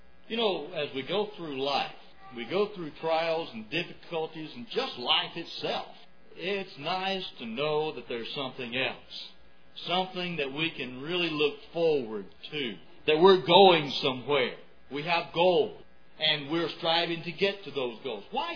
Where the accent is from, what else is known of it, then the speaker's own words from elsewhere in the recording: Pine Bluff, Arkansas, United States; When I was a boy growing up in Pine Bluff